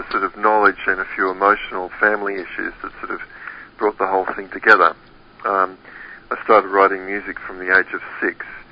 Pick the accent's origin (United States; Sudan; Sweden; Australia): Australia; Sydney, New South Wales; I'm from Sydney, Australia, originally.